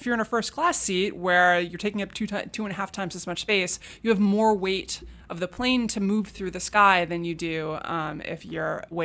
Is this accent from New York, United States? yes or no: yes; Manhattan, New York, United States; Well, I grew up in Manhattan